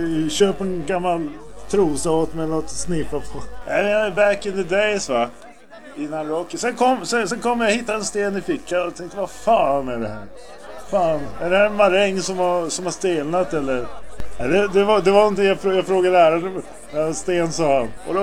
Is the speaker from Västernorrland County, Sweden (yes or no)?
yes; Örnsköldsvik, Västernorrland County, Sweden; Det är lite lustigare än där vi kommer ifrån uppe i Nordingrå och Örnsköldsvik och allting.